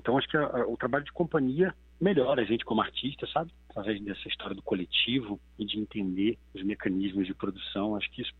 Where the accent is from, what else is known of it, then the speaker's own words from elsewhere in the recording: Rio de Janeiro, Brazil; Eu nasci nessa cidadezinha na Baixada Fluminense, aqui no Rio, que é uma região de periferia, né?